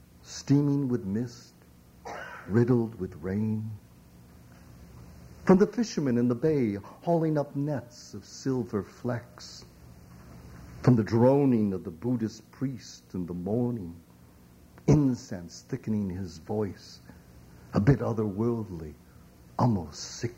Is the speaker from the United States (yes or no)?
no; Hong Kong; You know, I come from Hong Kong, but what do they care?